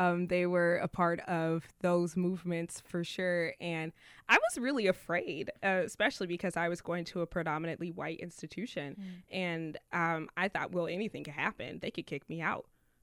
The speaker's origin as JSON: {"language": "English", "town": "Portland", "country": "United States", "tie": "born or raised there", "said": "Yeah, growing up here was very interesting. It's much different now than it was when I was a kid."}